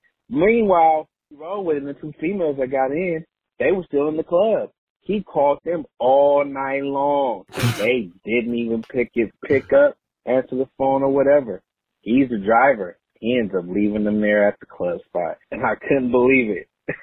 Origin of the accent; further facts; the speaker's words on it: California, United States; you know, we grew up in the Bay Area, so it's a little different.